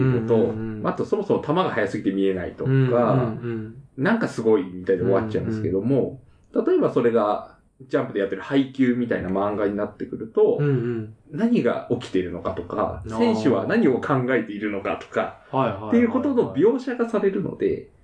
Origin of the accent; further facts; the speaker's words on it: Hokkaido, Japan; 北海道民なんで